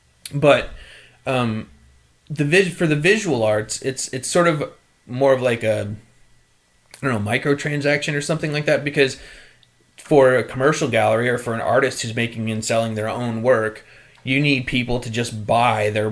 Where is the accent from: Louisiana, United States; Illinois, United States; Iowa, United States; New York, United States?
Iowa, United States; Mount Vernon; I was born in a small town in Iowa, Mount Vernon, Iowa. I grew up on a farm 4 miles outside that town.